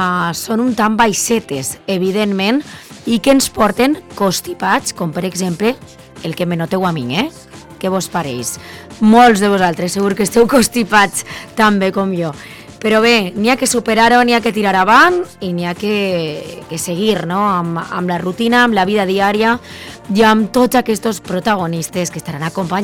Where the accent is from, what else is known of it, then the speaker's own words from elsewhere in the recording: Cullera, Valencian Community, Spain; però jo que sóc de Cullera